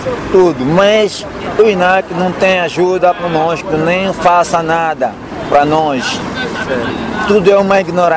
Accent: Malanje, Angola; moved away; E cresci em Malanje, saí em 92, de lá para aqui, em tempo de desconflito, e até hoje existo aqui.

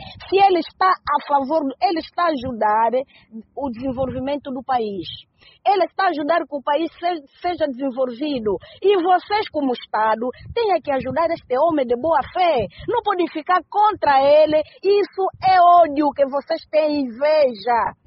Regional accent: Angola; Nós somos angolanos.

